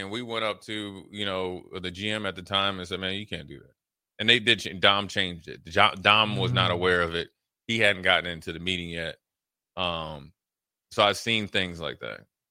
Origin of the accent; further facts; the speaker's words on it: Frederick, Maryland, United States; I'm from Frederick. He's from Baltimore. I've been knowing him my whole life.